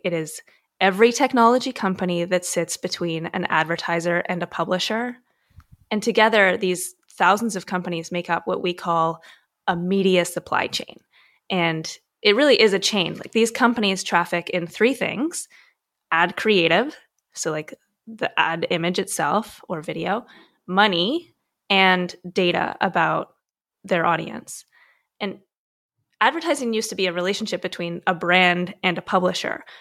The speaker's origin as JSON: {"language": "English", "country": "Canada", "said": "I am Canadian"}